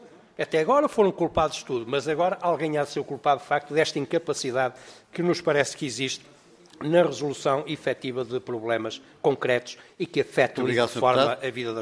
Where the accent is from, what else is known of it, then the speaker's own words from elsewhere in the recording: Cinfães, Viseu, Portugal; no meu concelho, de onde sou oriundo, em Sinfãs.